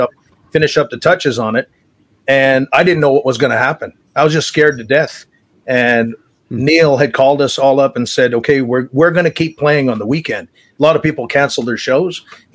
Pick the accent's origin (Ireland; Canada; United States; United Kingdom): Canada; Prince Albert, Saskatchewan; Yeah, Prince Albert. I was born and raised here in Prince Albert, and that's where I moved back